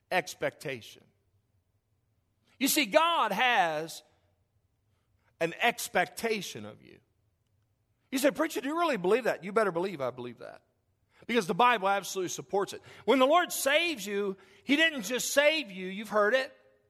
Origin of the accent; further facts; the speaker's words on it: Kentucky, United States; growing up in Kentucky with my grandmother and grandfather